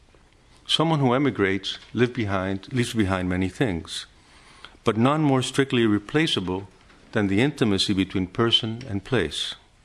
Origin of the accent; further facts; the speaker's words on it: the South, United States; accent: southern; If nothing else, my southern accent, from the truly deep south, would give me away.